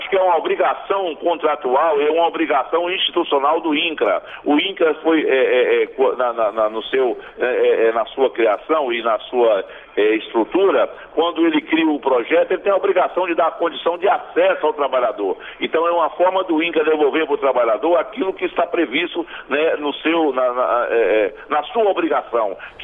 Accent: Brazil; now in Rondônia, Brazil; nós aqui em Rondônia somos brasileiros que viemos para cá enfrentar essa Amazônia de forma ordeira, respeitosa.

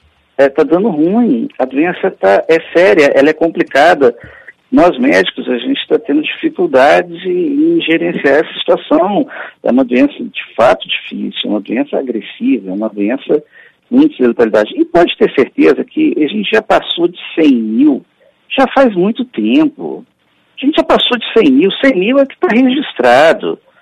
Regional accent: Brazil; Porque nós somos brasileiros, né?

